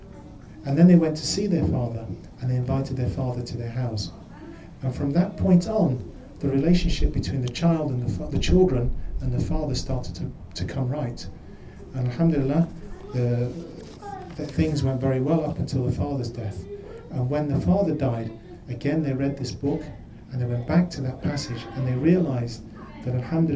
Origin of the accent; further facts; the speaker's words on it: England, United Kingdom; And of course, I grew up in England and didn't know anything about South Africa.